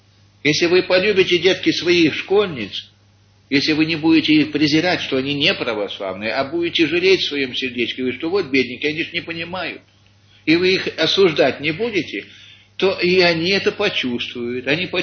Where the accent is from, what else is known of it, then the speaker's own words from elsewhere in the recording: United States; я из Америки, так что как в Америке там, проверок всяких делают больше